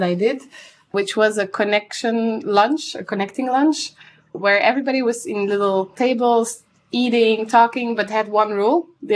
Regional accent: Antwerp, Flanders, Belgium; English is a second language; Yes, I'm from Antwerp.

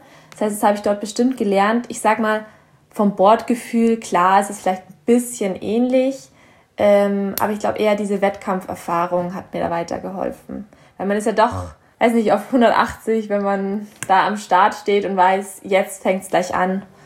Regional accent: Bavaria, Germany; ich komme hier aus Bayern

